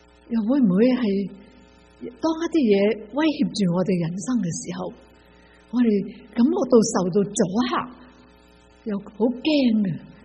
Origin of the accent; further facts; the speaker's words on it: China; 即好像我们中国人拎起碗饭那样，就祈祷